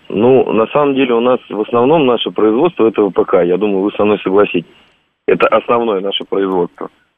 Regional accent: Moscow, Russia; Я как москвич буду только рад.

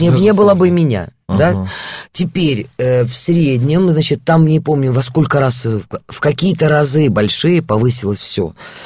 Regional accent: Yalta, Crimea, Ukraine; Наш, я выросла на Украине, да? Он наш. Я привыкла с детства с мамой в Ялте всю жизнь.

